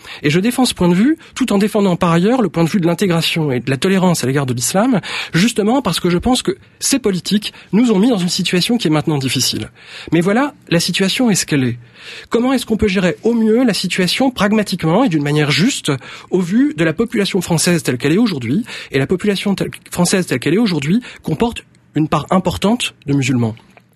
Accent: Lille, Hauts-de-France, France; Je suis originaire de Lille, et à Lille

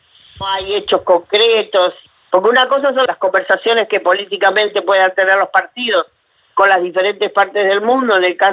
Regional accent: Uruguay; Claro que yo hablé como uruguaya

